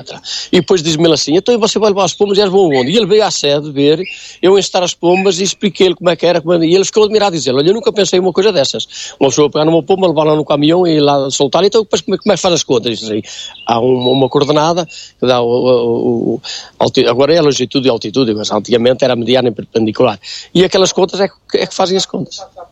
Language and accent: Portuguese; Cesar, Aveiro, Portugal; Eu sou de Cesar e gosto de Cesar, embora esteja a residir 30 e tal anos fora de Cesar, mas venho todos os dias a Cesar.